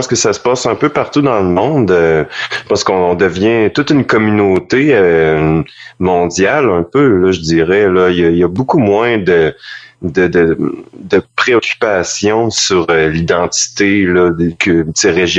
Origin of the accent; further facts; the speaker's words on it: Quebec, Canada; on dit on n'est pas français, on n'est pas canadien, on n'est pas américain, on est québécois.